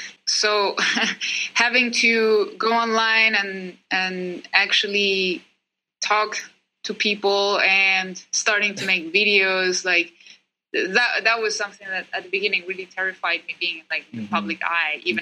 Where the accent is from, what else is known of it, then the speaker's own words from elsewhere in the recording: Chile; English is a second language; I'm from Chile, so at the beginning I started doing everything, my content, my videos, my blogs in Spanish